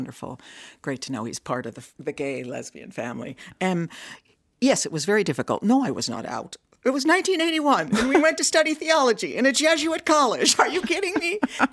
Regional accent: Seattle, Washington, United States; Yes, I grew up in Seattle, Washington, and all my siblings are still there.

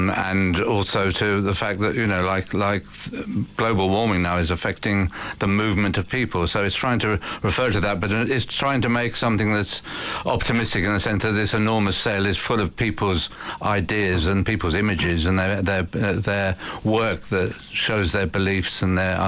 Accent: United Kingdom; We're implicated all the time, I think, and we make work in which we're implicated by being British.

